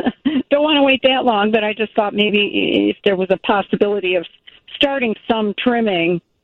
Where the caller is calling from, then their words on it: Racine, Wisconsin, United States; Yes, I am calling from Racine. Come on up sometime.